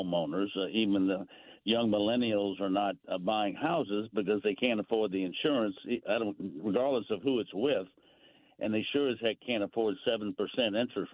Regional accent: Mobile, Alabama, United States; now in New Orleans, United States; Well, I grew up in Mobile, but I've been here most of my life. Went to St. Paul's High School and Covington, and then Loyola, and then UNO.

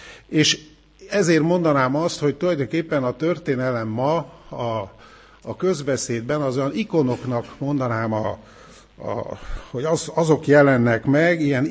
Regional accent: Hungary; Én nagyon jól tudtam, hogy én magyar vagyok

